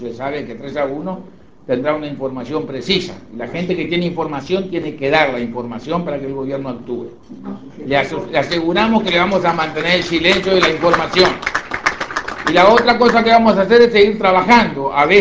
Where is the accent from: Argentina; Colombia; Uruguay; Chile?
Uruguay; Somos todos los uruguayos.